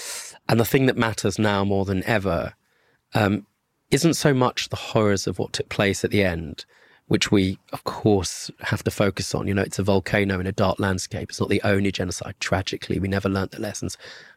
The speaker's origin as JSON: {"language": "English", "town": "Southgate", "region": "London", "country": "United Kingdom", "tie": "born or raised there", "said": "No, I grew up in Southgate."}